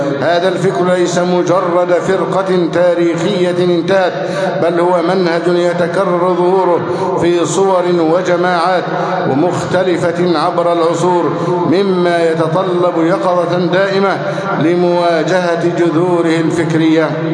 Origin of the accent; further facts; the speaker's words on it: Egypt; اللهم احفظ بلدنا مصر أمناً أماناً سخاءً رخاءً وسائر بلاد المسلمين.